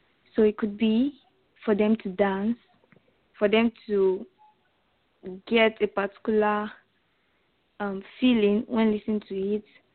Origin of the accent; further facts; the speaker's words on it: Nigeria; I'm from Nigeria.